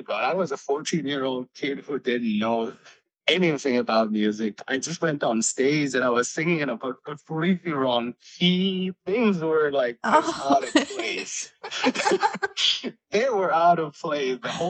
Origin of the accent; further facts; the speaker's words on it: India; moved away as an adult; also born or lived in United Kingdom; now in Dubai, United Arab Emirates; So I was born and raised in India. Then I went to UK for my education, so I was doing music there too. Then I moved to Dubai about 8 years ago